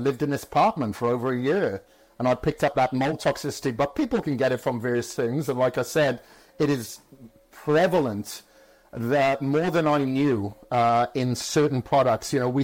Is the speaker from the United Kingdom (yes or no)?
yes; Wales, United Kingdom; growing up in Wales when I really got into bodybuilding